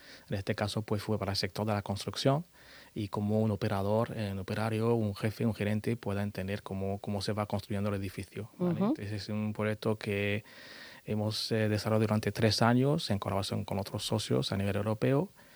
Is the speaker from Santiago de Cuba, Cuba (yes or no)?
no; Havana, Cuba; now in Murcia, Spain; Bueno, vivo en Murcia, pero soy habanero.